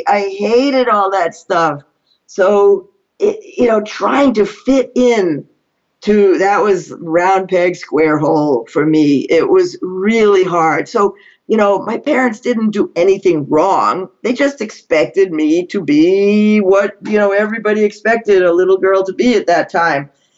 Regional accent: Massachusetts, United States; because I grew up in Massachusetts, I was in Massachusetts General Hospital for 3 days of testing in sixth grade

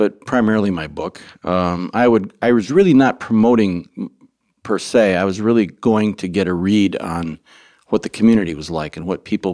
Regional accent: Lake Minnetonka, Minnesota, United States; I grew up here

